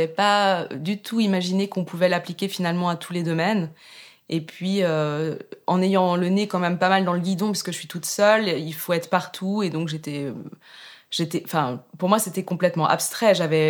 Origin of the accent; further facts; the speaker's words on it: Brittany, France; moved away as an adult; now in Geneva, Switzerland; Alors, j'habite à Genève depuis 16 ans à peu près. Je suis bretonne d'origine, mais donc maintenant je suis devenue suisse. Je suis venue à Genève pour faire des études de musique